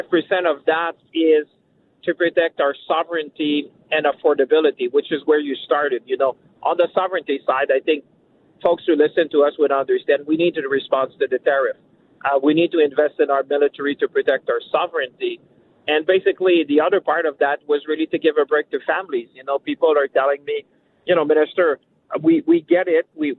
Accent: Shawinigan, Quebec, Canada; Listen, I come from rural Canada. I come from Shawinigan.

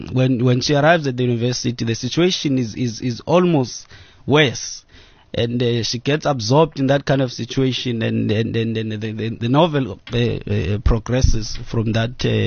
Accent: Bizana, Eastern Cape, South Africa; Yes, I'm from Bizana, where O.R. Tambo was born, where Winnie Madikizela Mandela was born also.

